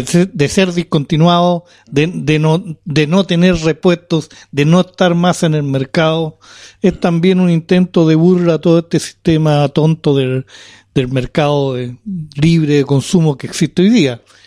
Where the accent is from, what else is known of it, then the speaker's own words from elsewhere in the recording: Valparaíso, Chile; Sí, yo nací en verdad en la primera mitad del siglo pasado. Soy de Valparaíso, 1947.